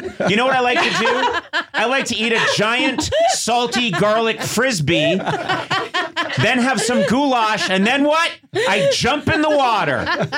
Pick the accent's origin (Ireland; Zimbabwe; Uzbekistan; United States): Ireland; I am Irish. I mean, my people are from Ireland